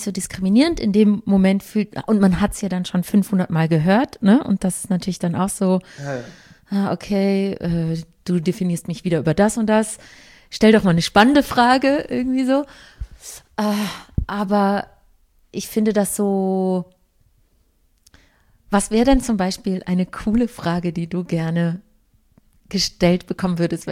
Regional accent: Zurich, Switzerland; wo kommst du her? Da ist doch, was ist da für ein Background? Und wo ich mich in Grund und Boden schäme und sage, ja, Zürich.

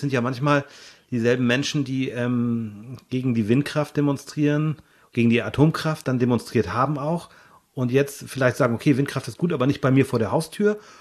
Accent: Schleswig-Holstein, Germany; ich bin ja nicht so wie du gebürtiger Lübecker, sondern bin hier zugezogen als Nordfriese

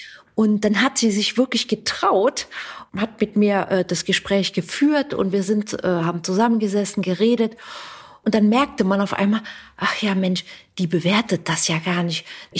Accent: Rhineland, Germany; Bin ja Rheinländer, jeder Jeck ist anders

